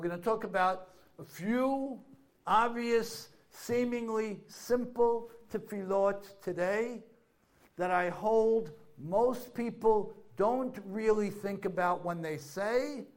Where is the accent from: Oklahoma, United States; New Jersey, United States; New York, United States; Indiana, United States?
New York, United States; I'm from New York. Nothing you can do will make me feel bad.